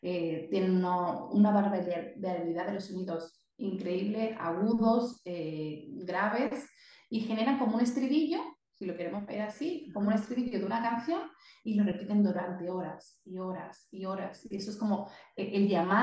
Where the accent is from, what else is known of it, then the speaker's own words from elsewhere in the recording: Spain; moved away as an adult; now in Chile; Bueno, pues efectivamente soy española, pero me fui a Chile en el 2011, o sea, ya hace muchos años, 12 años, a hacer un doctorado en biología marina